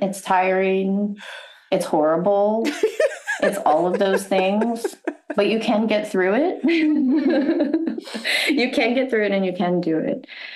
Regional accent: Richmond, Virginia, United States; And I grew up outside of Richmond, Virginia.

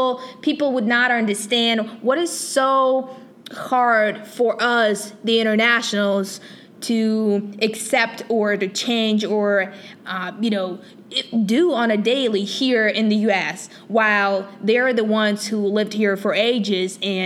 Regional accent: Ukraine; English is a second language; moved away; You know, it's one of those benefit where I couldn't find in Ukraine, back in my home country

